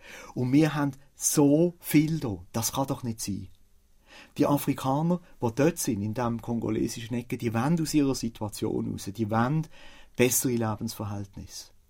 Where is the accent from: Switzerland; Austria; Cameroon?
Switzerland; Ich als Schweizer